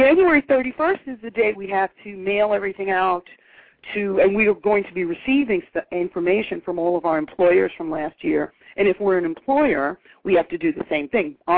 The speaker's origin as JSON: {"language": "English", "region": "Missouri", "country": "United States", "said": "I said, well, I'm from Missouri. You're going to have to show me"}